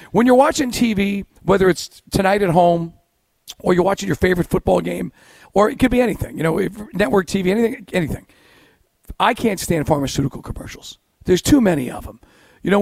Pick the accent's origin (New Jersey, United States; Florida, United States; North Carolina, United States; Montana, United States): Florida, United States; Tallahassee; I grew up with it in Tallahassee.